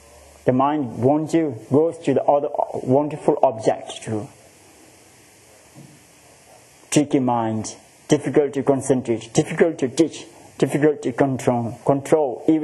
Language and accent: English; India; born there; English is a second language; I was born in the India too.